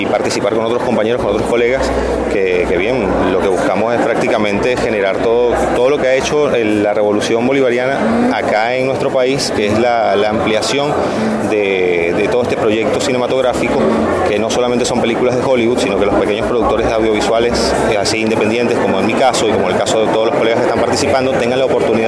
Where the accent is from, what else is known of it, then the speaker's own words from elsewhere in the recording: Puerto Cabello, Carabobo, Venezuela; a mi gente de Puerto Cabello, porque bueno, soy porteño